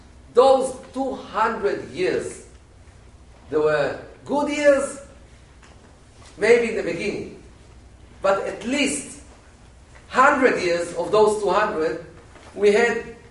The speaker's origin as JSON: {"language": "English", "country": "Israel", "said": "I told him, I'm from Israel."}